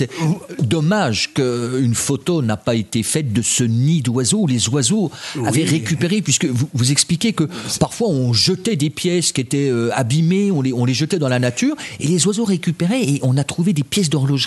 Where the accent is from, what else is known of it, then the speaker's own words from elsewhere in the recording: Morteau, Bourgogne-Franche-Comté, France; born there; le musée du château Pertuisier à Morteau, ma ville natale